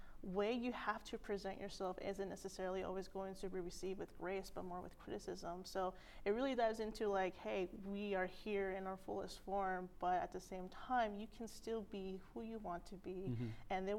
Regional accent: Oregon, United States; I guess just the nuance on how I had to navigate growing up in Oregon, where I wasn't necessarily reflected in my peers. I was one of two in my entire high school who spoke Spanish.

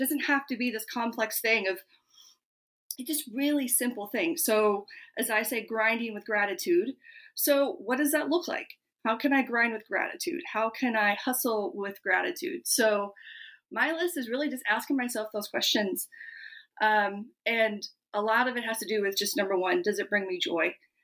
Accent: Midwest, United States; I was following the checklist of growing up in the Midwest, in the middle of nowhere, 2 hours from here, small town, 200 people, yeah.

